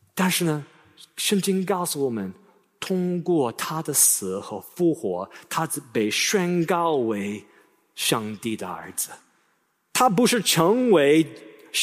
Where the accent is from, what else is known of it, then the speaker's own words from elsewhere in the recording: China; 因为我是个中国人。